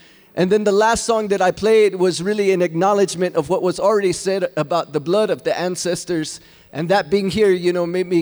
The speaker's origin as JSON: {"language": "English", "town": "Songopave", "region": "Arizona", "country": "United States", "also_born_or_lived": "Santa Clara Pueblo, New Mexico", "said": "I'm from the Hopi village of Songopave, the Tewa village of Kapo'owinge, aka Santa Clara Pueblo."}